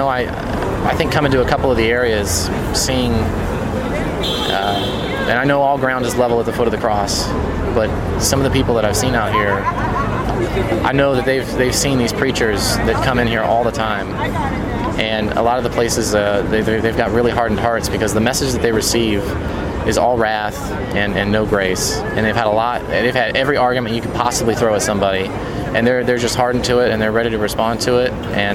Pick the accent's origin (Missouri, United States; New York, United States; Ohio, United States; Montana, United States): Ohio, United States; Cincinnati; I'm from Ohio, Cincinnati area.